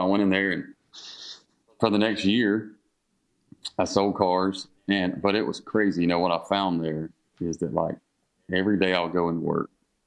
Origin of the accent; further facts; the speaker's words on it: Harlem, United States; formed a band with a great friend of mine named Alex Hintz from back home in Harlem.